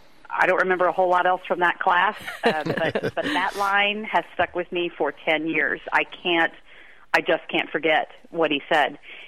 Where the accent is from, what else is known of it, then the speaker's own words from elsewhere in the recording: Midwest, United States; and I'm from the Midwest, I get it. It rains every week in the Midwest in the summertime.